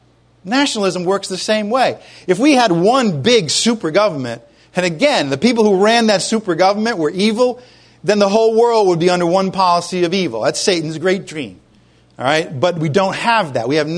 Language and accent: English; Providence, Rhode Island, United States; I don't want to do this little Italian expression I learned growing up in Providence.